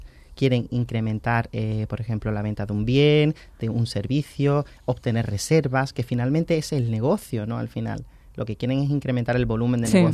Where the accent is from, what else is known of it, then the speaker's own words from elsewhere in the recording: Málaga, Andalusia, Spain; Que a lo mejor somos malagueños, pero hay muchas actividades que no conocemos, ¿no?